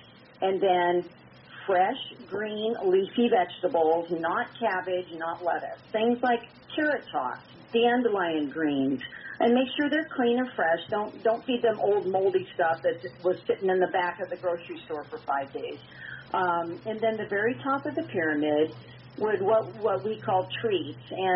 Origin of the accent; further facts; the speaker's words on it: Palo Alto, California, United States; when I grew up in Palo Alto in the 60s, we did keep a rabbit outdoors